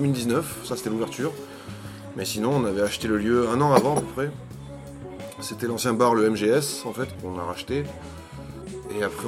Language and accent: French; Avignon, Provence-Alpes-Côte d'Azur, France; On est d'Avignon, plus ou moins.